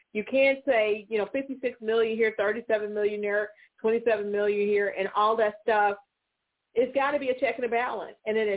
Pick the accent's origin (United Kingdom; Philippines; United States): United States; Memphis, Tennessee; I grew up in Memphis